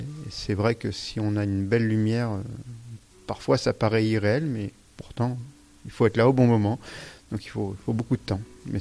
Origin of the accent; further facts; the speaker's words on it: Réunion, France; now in Digne-les-Bains, France; J'habite sur Digne depuis 2005, à peu près. Et je suis originaire de La Réunion